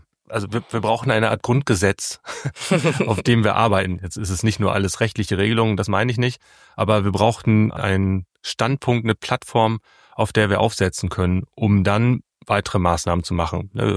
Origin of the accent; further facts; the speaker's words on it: Lower Saxony, Germany; born there; weil ich bin eigentlich gebürtiger Ostfriese.